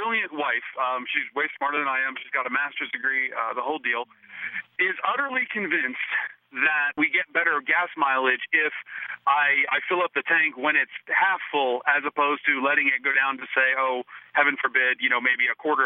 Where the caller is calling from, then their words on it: Casper, Wyoming, United States; I'm calling from Casper, Wyoming.